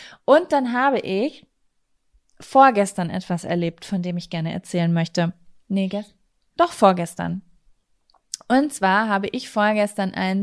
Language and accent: German; North Rhine-Westphalia, Germany; Bei uns in Ostwestfalen gibt es ja ganz viel.